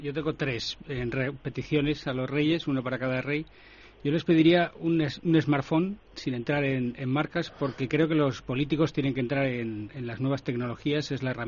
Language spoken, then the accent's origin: Spanish; Oviedo, Asturias, Spain; Yo soy asturiano, soy de Oviedo.